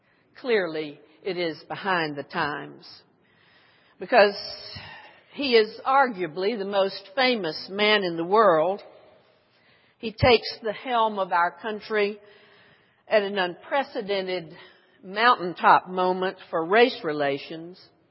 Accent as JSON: {"language": "English", "region": "Mississippi", "country": "United States", "tie": "born or raised there", "said": "To give you an idea of where I have come from, I grew up in Mississippi at a time when water fountains at the railroad station had signs over them that read colored and white."}